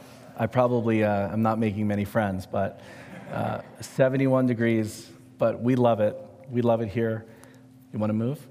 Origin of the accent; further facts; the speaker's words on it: Philadelphia, Pennsylvania, United States; I'm originally from Philadelphia. My wife is originally from Vermont.